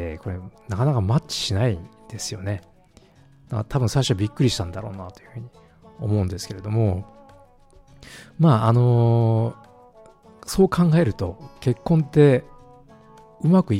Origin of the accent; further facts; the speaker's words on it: Imabari, Ehime, Japan; 高校生まではですね、まあ、愛媛県の今治っていうところで生まれ育ちましたので、そこの世界しか知らなかったんですよね。